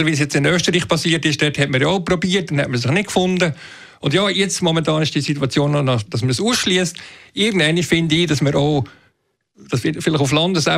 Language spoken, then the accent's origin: German; Switzerland; Bei uns in der Schweiz funktioniert das ja eigentlich mit 4 sehr gut, aber wir haben einfach ein ganz anderes System mit der direkten Demokratie